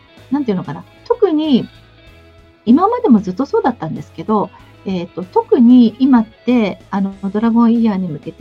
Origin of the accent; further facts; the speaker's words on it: Kamakura, Kanagawa, Japan; 私、今、地元民じゃないですか、地元なんですね。私、鎌倉出身なので、江ノ島すごい近いので